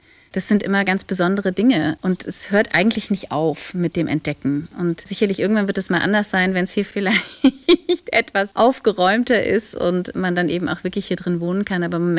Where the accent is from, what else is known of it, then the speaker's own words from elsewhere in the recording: Berlin, Germany; ich bin Berlinerin